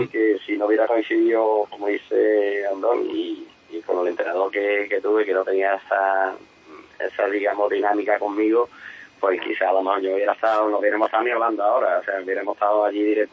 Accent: Cádiz, Andalusia, Spain; moved away as an adult; yo salgo después de 9 años en el Cádiz, el primer equipo que salgo de mi tierra es a Zaragoza, a 1.200 kilómetros

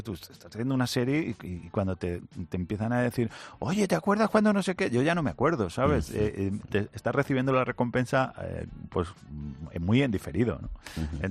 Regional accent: Alcalá de Henares, Community of Madrid, Spain; also born or lived in Jofrín; Sí, me crié en Alcalá. Soy de un pueblo de Toledo que se llama Jofrín, pero... Sí. Pero sí, me crié en Alcalá.

